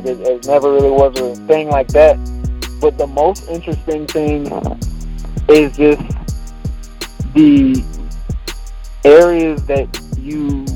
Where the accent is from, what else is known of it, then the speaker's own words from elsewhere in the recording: Birmingham, Alabama, United States; I am from Birmingham, Alabama.